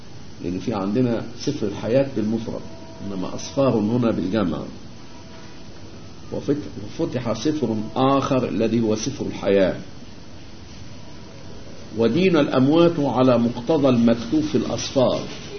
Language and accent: Arabic; Egypt; لان احنا عندنا في مصر هنا الجو على نوع ما مستقر